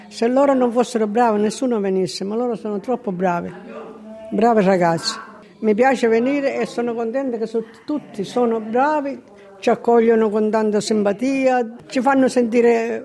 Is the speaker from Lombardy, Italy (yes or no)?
no; Syracuse, Sicily, Italy; moved away as an adult; Sì, di Siracusa.